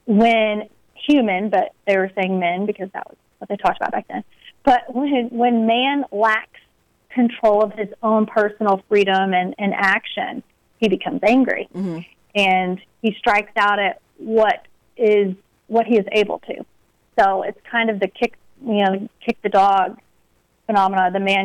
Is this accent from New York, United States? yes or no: no; Corsicana, Texas, United States; There's a wonderful physician in my hometown of Corsicana, Texas.